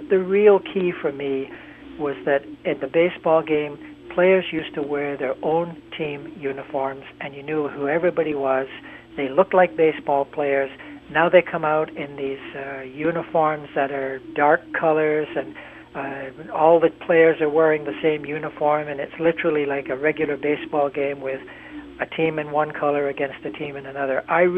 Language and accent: English; Toronto, Ontario, Canada; one of the teams that's going to be making a big move to sell guys is my hometown Blue Jays.